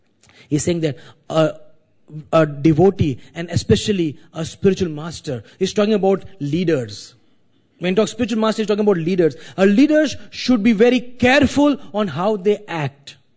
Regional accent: Mumbai, Maharashtra, India; But if the place that I am from India, you know, right now it is extremely hot. When I left Bombay, it was 38 degrees Celsius.

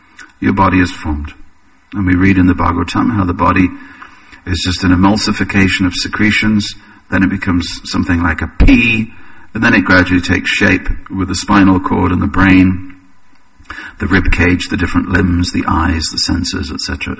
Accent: England, United Kingdom; it's like for me as an Englishman, they just look at you up and down

